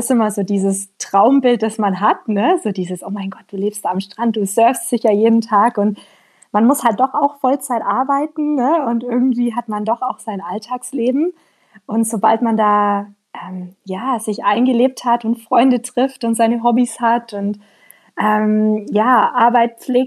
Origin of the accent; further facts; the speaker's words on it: Bavaria, Germany; Ich komme ja auch aus dem Allgäu, ganz unten.